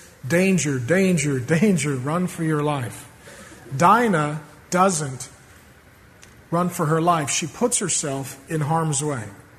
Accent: SeaTac, Washington, United States; I grew up in SeaTac. You can't be that naive. You don't go for walks at night in SeaTac

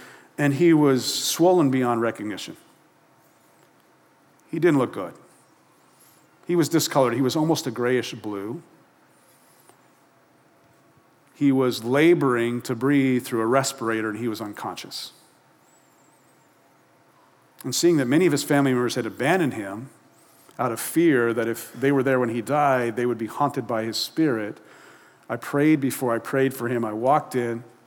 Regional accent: New Mexico, United States; now in Puget Sound area, United States; Good example from my home state. I grew up in New Mexico and was, before moving here to the Puget Sound area

